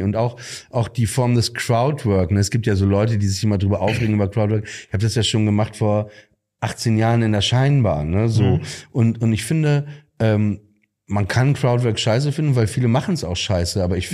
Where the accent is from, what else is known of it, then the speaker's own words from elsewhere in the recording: Papenburg, Lower Saxony, Germany; Ich bin 29 Jahre alt, ich komme aus Papenburg im Emsland. Ich bin Jude.